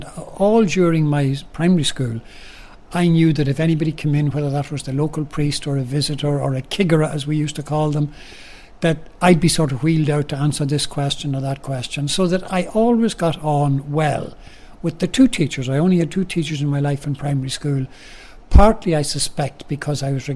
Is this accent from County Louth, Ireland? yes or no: yes; Cooley, County Louth, Ireland; And I actually come from a very small area in Cooley, which is known as the Bush.